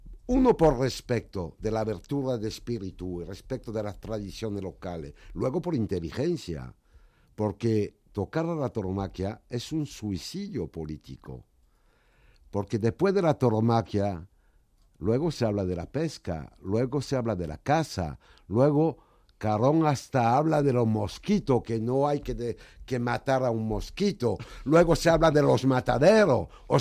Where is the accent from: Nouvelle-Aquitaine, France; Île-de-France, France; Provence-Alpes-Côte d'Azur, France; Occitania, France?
Occitania, France; Nîmes; now in Madrid, Spain; soy francés y español a la vez, porque llevo viviendo en Madrid, mucho más en Madrid que en Nimes o que en Francia.